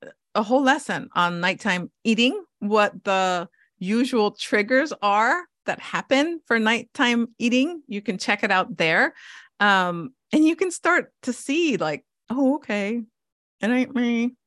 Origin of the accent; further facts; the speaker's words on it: Hawaii, United States; I was born and raised in Hawaii with two Mexican parents.